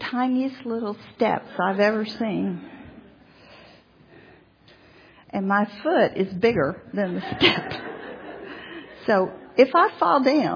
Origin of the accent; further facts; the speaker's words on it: Atlanta, Georgia, United States; born there; I was born in Atlanta, and I am an only child.